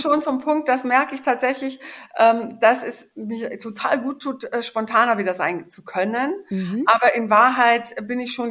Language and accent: German; Bavaria, Germany; Das ist für mich, die aus Bayern kommt, also eher Berge, als Wasser vor sich hat, sehr idyllisch, wo ich herkomme.